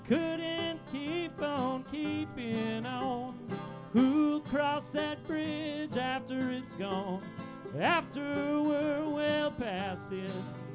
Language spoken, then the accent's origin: English; Washington, United States; This is my cousin, Spencer. We're from Kapausen, Washington, down near Mount Rainier.